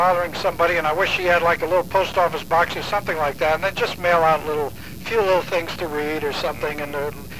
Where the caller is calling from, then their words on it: San Francisco, California, United States; I'm calling from San Francisco.